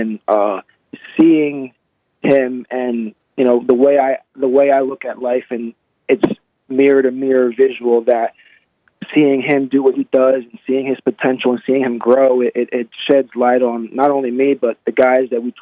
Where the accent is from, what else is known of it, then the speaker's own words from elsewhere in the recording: Millville, New Jersey, United States; now in Cherry Hill, United States; as you know … I'm from Millville, New Jersey. I live in Cherry Hill, New Jersey